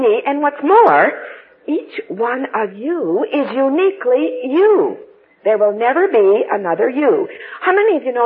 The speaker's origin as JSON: {"language": "English", "town": "New Hamburg", "region": "Ontario", "country": "Canada", "tie": "born there", "said": "So when I was born there in New Hamburg, I was a little bit of truth, goodness, and beauty."}